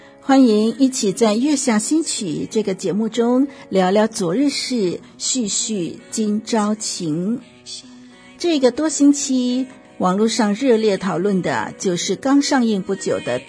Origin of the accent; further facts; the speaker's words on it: Chaozhou, Guangdong, China; 我是潮州人呢